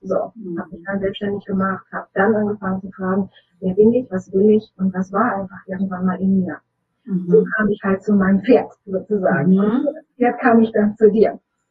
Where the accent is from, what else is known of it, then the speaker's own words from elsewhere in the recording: Bielefeld, North Rhine-Westphalia, Germany; ich komme aus Bielefeld, also Nordrhein-Westfalen.